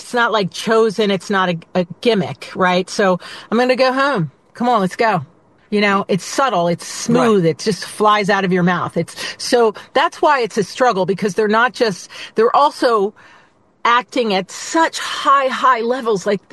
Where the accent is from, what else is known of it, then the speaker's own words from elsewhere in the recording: Doylestown, Pennsylvania, United States; I love my area. I grew up in Doylestown. I lived in Philly for 20 years. I'm now out in the suburbs.